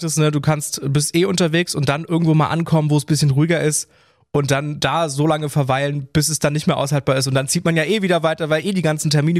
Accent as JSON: {"language": "German", "town": "Cottbus", "region": "Brandenburg", "country": "Germany", "said": "ich komme aus Cottbus, kleine Stadt in Brandenburg, da war es immer so, alle wollten immer weg, ich bin dann auch irgendwann weggegangen."}